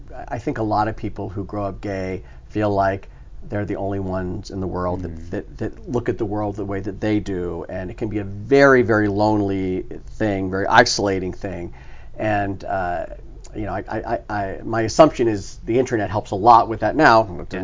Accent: Massachusetts, United States; also born or lived in Miami, Florida; My parents divorced when I was six. My mother, I was living in Miami, Florida. My mother married my stepfather and moved with me and my sister to Massachusetts.

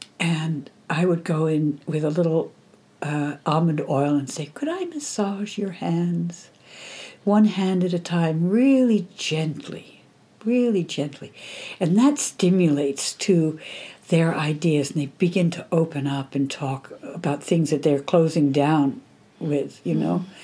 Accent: United States; moved away as an adult; I was alone in a different culture, and being American

